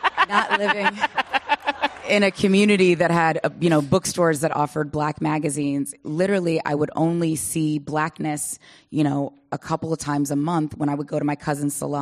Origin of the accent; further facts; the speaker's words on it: Pleasanton, California, United States; My girlfriends are here from that I grew up with out in Pleasanton.